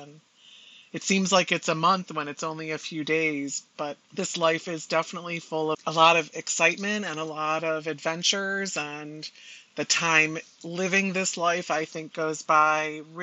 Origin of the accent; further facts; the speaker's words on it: Michigan, United States; We're from Michigan, so we spent a lot of time on the sailboat in the summer, and I loved it.